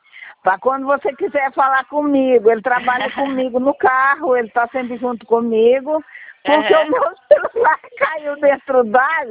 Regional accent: São Paulo, Brazil; born there; Eu nasci no estado de São Paulo

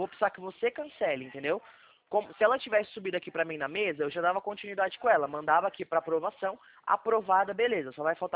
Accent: Campinas, São Paulo, Brazil; Eu sou de Campinas, São Paulo. Sou aqui do escritório de Campinas

